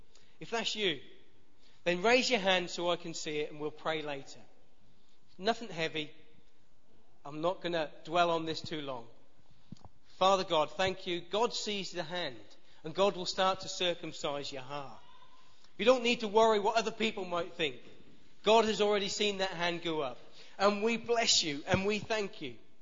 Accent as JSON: {"language": "English", "town": "Gaywood", "region": "East of England", "country": "United Kingdom", "said": "I'm uneducated and I come from Gaywood."}